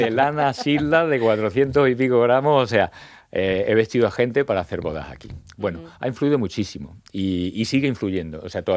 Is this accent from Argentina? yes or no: no; Yecla, Region of Murcia, Spain; Además, yo soy muy de Yecla, ¿eh?